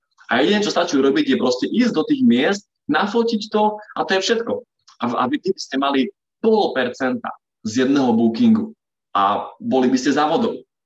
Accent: Košice, Košice Region, Slovakia; spoznal som u nás v Košiciach jedného fakt akože mega bomba úspešného podnikateľa

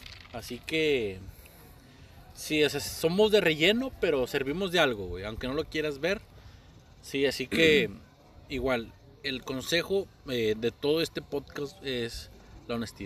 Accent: Monterrey, Nuevo León, Mexico; Que somos regios y nos ven como culos.

